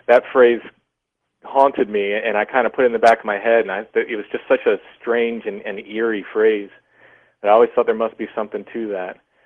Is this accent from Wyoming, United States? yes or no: no; Maryland, United States; moved away as an adult; I moved to the area in my 20s. I grew up in Maryland.